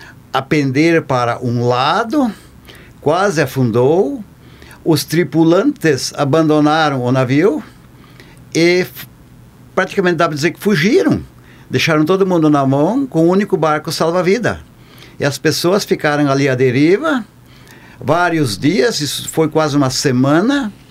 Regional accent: Getúlio Vargas, Rio Grande do Sul, Brazil; born there; moved away; also born or lived in Paraná; e meu pai com 6 anos veio aí para a região de Tapejara. E depois casou, veio para Getúlio Vargas, onde eu nasci, e dali para o Paraná.

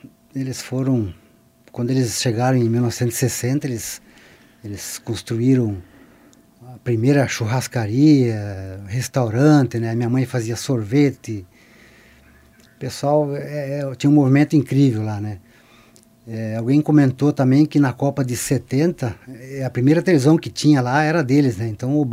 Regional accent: Quatro Pontes, Paraná, Brazil; born there; Eu nasci em Quatro Pontes, na época pertencia a Marechal Rondon, né? Então, no meu registro, eu sou um rondonense.

